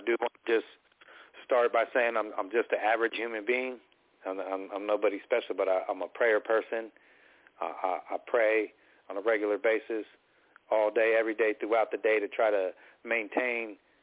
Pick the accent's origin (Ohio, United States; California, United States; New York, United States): California, United States; I'm from Northern California, and I'm just a small representative of many different tribes that are here in Northern California, but I'm from the Ione Band